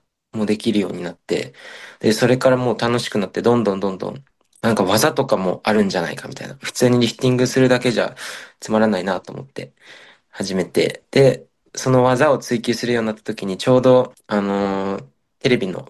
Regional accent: Tokushima, Japan; 自分、地元が徳島県っていうところにあるんですけど、日本の徳島県っていう町の田舎で育ったんですけど

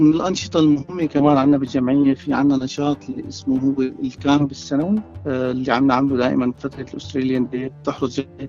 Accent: Syria; now in Australia; نحن مجموعة عائلات من سوريا

